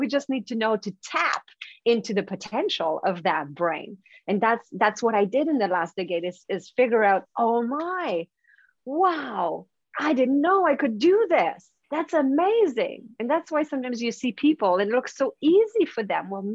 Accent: Quebec, Canada; English is a second language; now in Vancouver, Canada; I'm from Quebec. So that's the French part of Canada. So it's on the East Coast.

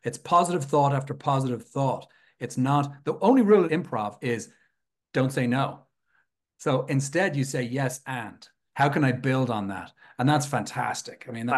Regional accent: Leinster, Ireland; I also support Leinster, which is the region I grew up in Ireland, the eastern sort of seaboard region.

